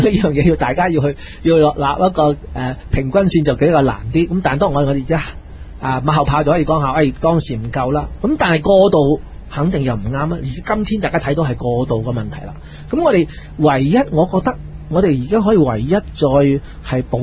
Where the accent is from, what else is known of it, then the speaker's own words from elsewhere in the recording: China; 首先我哋中國人講個衣食咧，其實都好慳儉嘅。